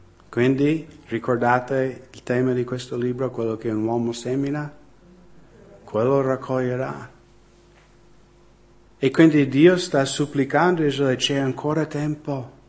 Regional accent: United States; Italian is a second language; Ma negli Stati Uniti, dal 1973, da quando è stato legalizzato l'aborto negli Stati Uniti, nel mio paese sono stati sterminati 55 milioni di bambini.

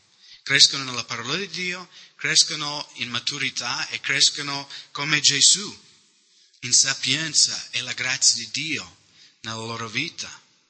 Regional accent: United States; Italian is a second language; now in Italy; Noi viviamo in Italia, io vengo dagli Stati Uniti

